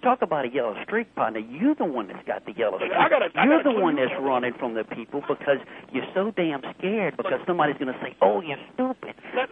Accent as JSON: {"language": "English", "region": "Louisiana", "country": "United States", "said": "No, I'm not from Texas. Where are you from? I'm from Louisiana."}